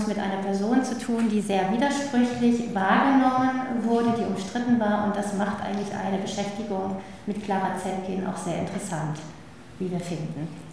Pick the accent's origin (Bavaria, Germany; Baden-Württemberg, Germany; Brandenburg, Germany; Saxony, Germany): Baden-Württemberg, Germany; Stuttgart; Wir kommen beide aus Stuttgart und arbeiten dort im Gleichstellungsreferat der Universität.